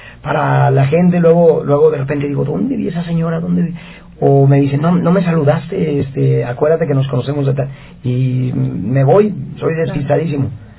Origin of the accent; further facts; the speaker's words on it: Guadalajara, Jalisco, Mexico; todos los juegos de niñez que había en mi tierra, en Guadalajara.